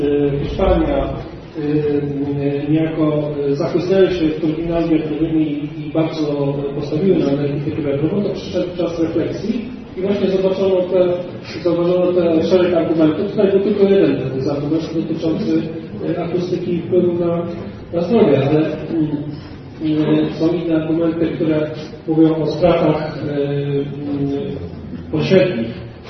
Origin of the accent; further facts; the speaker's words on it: Poznań, Greater Poland Voivodeship, Poland; Ja jestem z Poznania